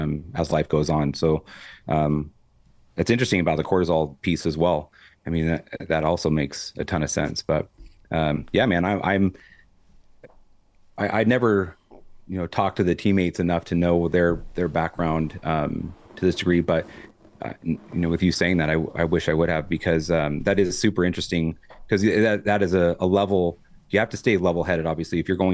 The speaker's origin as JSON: {"language": "English", "region": "California", "country": "United States", "tie": "born or raised there", "said": "I grew up all over Southern California."}